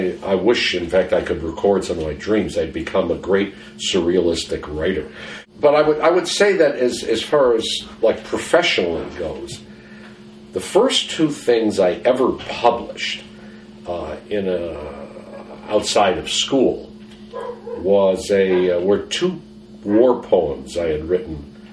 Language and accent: English; Illinois, United States; As a matter of fact, I had hardly ever been to Wisconsin. I grew up in Illinois.